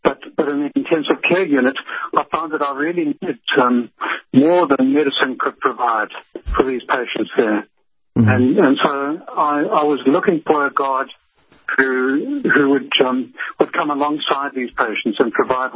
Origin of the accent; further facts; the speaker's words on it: Zimbabwe; also born or lived in South Africa; I actually grew up in Zimbabwe.